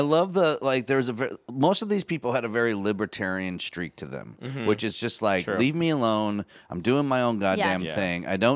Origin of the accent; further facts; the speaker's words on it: Michigan, United States; Yeah, I'm from Michigan. I think that goes hand in hand with being from the northern states.